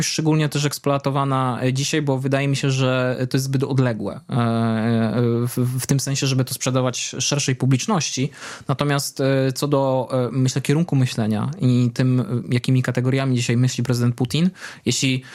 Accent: Lesser Poland, Poland; Zresztą ja też jestem niedaleko spod Krakowa.

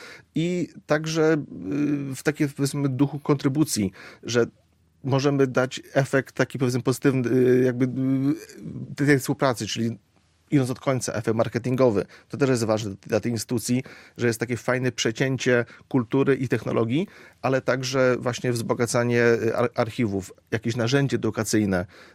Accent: Katowice, Silesian Voivodeship, Poland; ale także ja jestem z Katowic, więc Kluski Śląskie to jest coś bardzo blisko mego serca.

